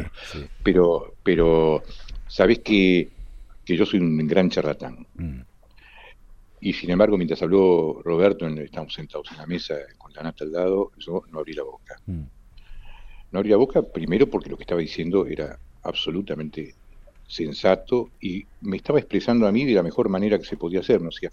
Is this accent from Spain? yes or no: no; Argentina; yo soy argentino, ¿no? Yo nunca quise emigrar y yo soy judío, pero mi patria es Argentina.